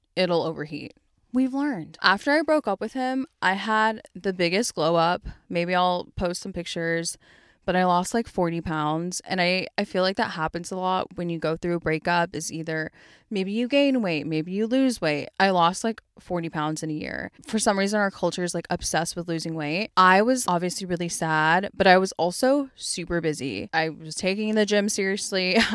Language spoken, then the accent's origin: English; United States; But since Tom is from England and I'm from America, we actually had to be apart